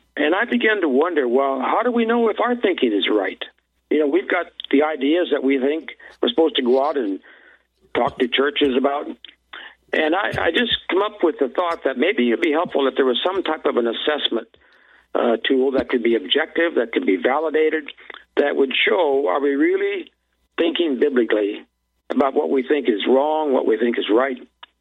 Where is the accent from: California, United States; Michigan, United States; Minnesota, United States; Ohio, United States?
Minnesota, United States; I grew up in the Minnesota country, went in the Air Force, spent 4 years there, and came out and went to work for AT&T for 20 years